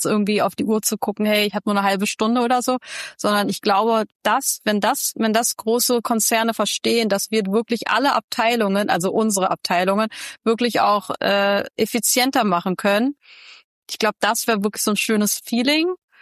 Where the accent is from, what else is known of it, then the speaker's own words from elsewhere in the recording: Berlin, Germany; Gerade in Berlin, ich komme aus Berlin, gibt es gefühlt jeden Abend irgendeine Veranstaltung